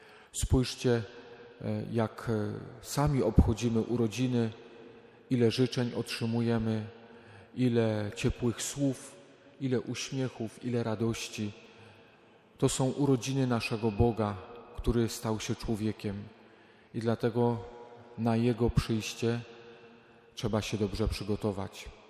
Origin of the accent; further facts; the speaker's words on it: Lesser Poland, Poland; Ja, moi drodzy, pochodzę z gór. Dorastałem, obserwując codziennie trzy korony.